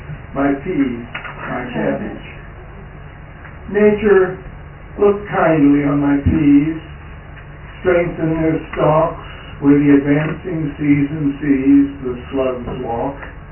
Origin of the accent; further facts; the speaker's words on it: Webster Groves, Missouri, United States; also born or lived in St. Louis; I was born in St. Louis. St. Louis, not St. Louis. As you've heard. And I grew up in nearby Webster Groves, Missouri